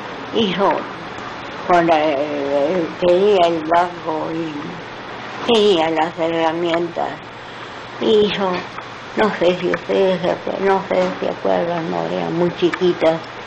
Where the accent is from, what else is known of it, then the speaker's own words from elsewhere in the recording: Argentina; Sí, sí, las dos somos argentinas.